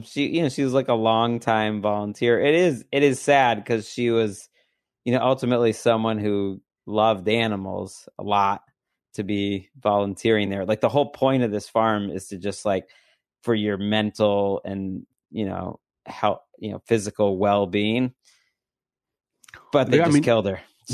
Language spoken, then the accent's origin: English; Massachusetts, United States; my home state, Massachusetts